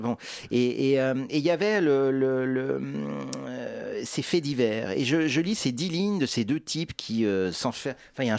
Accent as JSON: {"language": "French", "country": "Switzerland", "said": "moi je suis un Rital, hein. je suis un Suisse issu d'immigration, donc c'est quelque chose d'un petit peu particulier."}